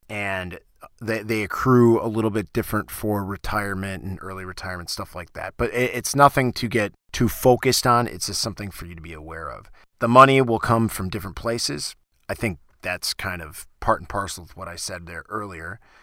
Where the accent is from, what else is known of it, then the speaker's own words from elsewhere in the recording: Wisconsin, United States; I can verify this in my home state of Wisconsin, if you like.